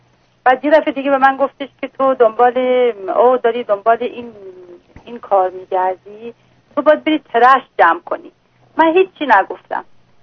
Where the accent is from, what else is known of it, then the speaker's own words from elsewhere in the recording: Iran; now in United States; نه نه، دو تا آمریکایی هستن. من ایرانی هستم.